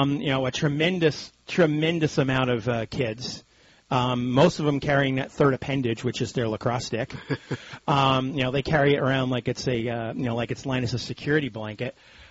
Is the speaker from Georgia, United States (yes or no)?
no; Levittown, New York, United States; we grew up on Long Island. We grew up at lacrosse. Levittown Division, my alma mater, had a good lacrosse team growing up.